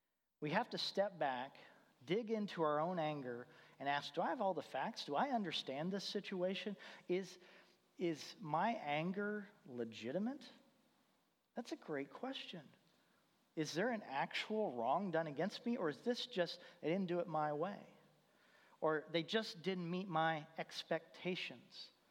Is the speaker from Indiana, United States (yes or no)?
yes; Indiana, United States; I grew up in Indiana, and some of you may follow basketball, and so you may know the name Bobby Knight.